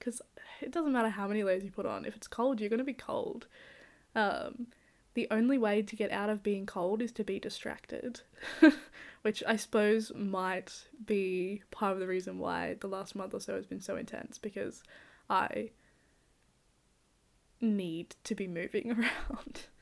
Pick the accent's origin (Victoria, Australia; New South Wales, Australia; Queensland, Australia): New South Wales, Australia; Orange; also born or lived in Dubbo; I grew up in Orange, and then I moved to Dubbo when I was like 10.